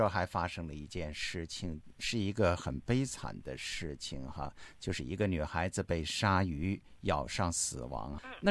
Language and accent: Chinese; China